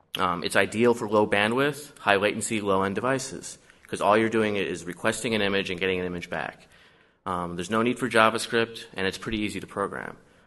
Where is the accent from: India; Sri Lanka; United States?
United States; New York; now in Australia; You can tell I'm not a native here. I'm originally from New York.